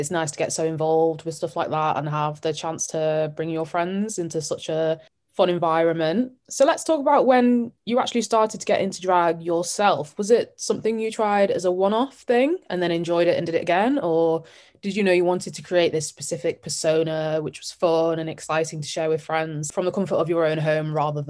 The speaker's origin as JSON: {"language": "English", "town": "Manchester", "region": "North West England", "country": "United Kingdom", "tie": "born or raised there", "lives_now": "Bristol, United Kingdom", "said": "We actually grew up in the same city, so I'm also from Manchester."}